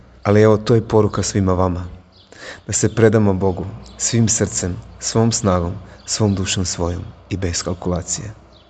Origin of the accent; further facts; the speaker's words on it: Croatia; Naravno, trebaš završiti teološki fakultet kod nas u Hrvatskoj, koji traje 5 godina